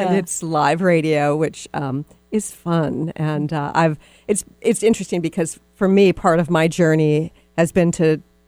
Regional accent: Texas, United States; Most people don't know that I'm from Texas, but I am from Texas.

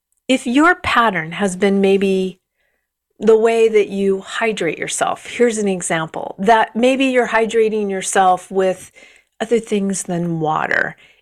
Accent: United States; I grew up in the United States. My mom would come down and go, "Rise and shine … " My bedroom was downstairs.

